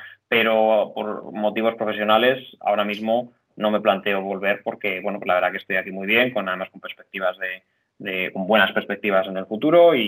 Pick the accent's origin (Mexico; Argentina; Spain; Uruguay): Spain; que como españoles, pues la convalidación de los títulos es directa, sí.